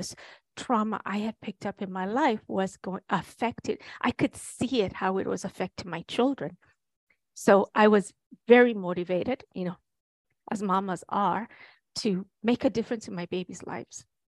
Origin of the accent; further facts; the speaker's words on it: Kenya; moved away as an adult; now in United States; I was born and raised in Kenya. My mother passed away when I was three. I was raised by a Kenyan woman. My father is Kenyan. I moved to the States when I was 18.